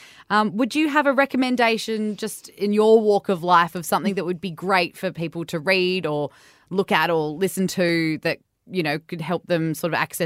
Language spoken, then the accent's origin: English; Perth, Western Australia, Australia; I grew up in Perth